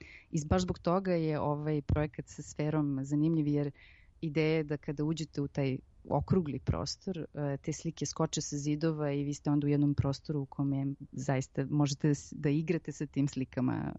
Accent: Serbia; Ja sam jedina Srpkinja u mom bendu.

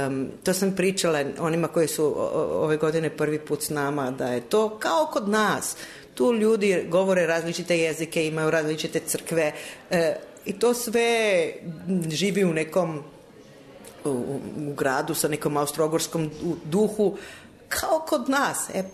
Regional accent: Koper, Coastal–Karst, Slovenia; Ja mislim i kod nas u Kopru

